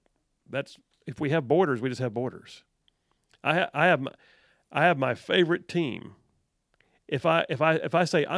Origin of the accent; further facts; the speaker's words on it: United States; I'm an American. God redeemed me, but he also had me born here for some reason.